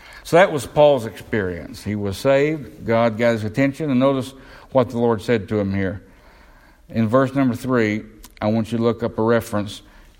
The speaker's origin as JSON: {"language": "English", "region": "the South", "country": "United States", "said": "I'm from the South, so I can say this. Down South, sometimes you put too much emphasis on the emotion."}